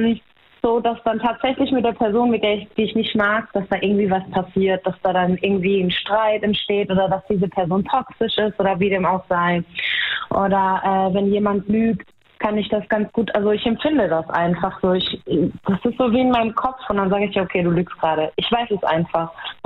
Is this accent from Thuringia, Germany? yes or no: no; Baumholder, Rhineland-Palatinate, Germany; Ich bin aus der Pfalz, aus Baumholder.